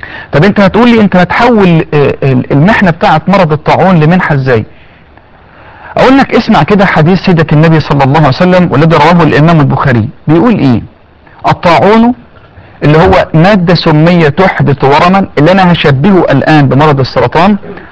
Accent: Egypt; يعني احنا عندنا في مصر نسبة مرتفعة جدا في الاطفال وفي النساء وفي الرجال

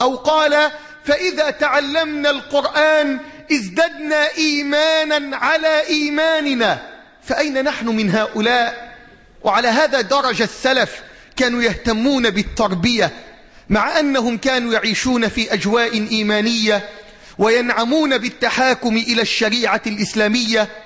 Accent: Egypt

